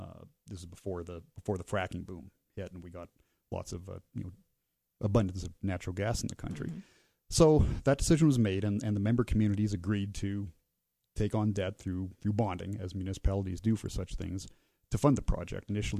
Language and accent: English; Colorado, United States; Oh yes, I'm from Western Colorado.